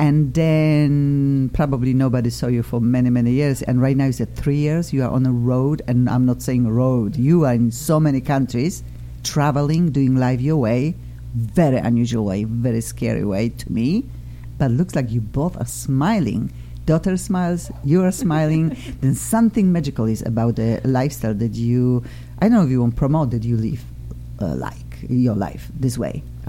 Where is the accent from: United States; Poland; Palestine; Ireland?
Poland; English is a second language; I'm also from Poland.